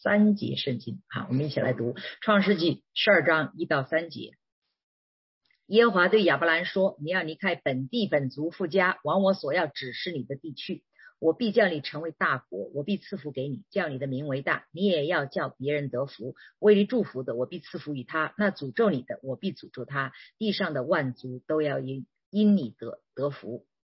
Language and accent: Chinese; China; 哈，这个对我们中国人尤其管用